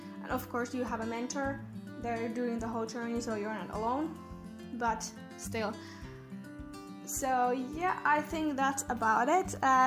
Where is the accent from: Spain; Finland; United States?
Finland; I'm from Finland, so I'm a member of 4-H Finland.